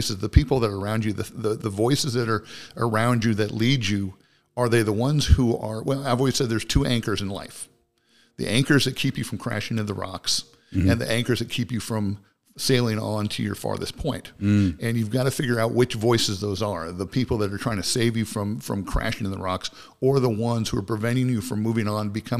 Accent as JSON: {"language": "English", "town": "Chicago", "region": "Illinois", "country": "United States", "tie": "born there", "said": "I was born in Chicago. We moved. My dad was at the railroad."}